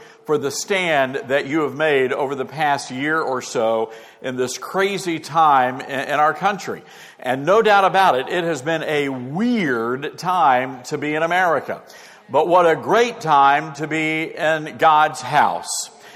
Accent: Memphis, Tennessee, United States; Well, I grew up in Memphis, Tennessee, and I take my chicken fried, my biscuits buttered, and my tea sweet.

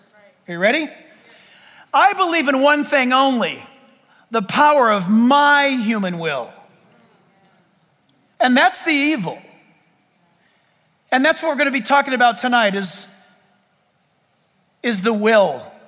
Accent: California, United States; I mean, you know, I'm speaking as a Californian.

